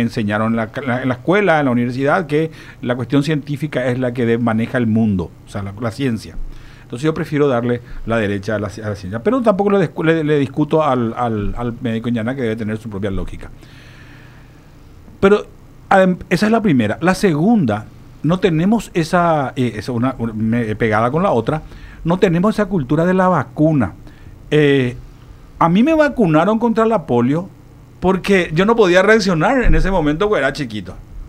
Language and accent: Spanish; Paraguay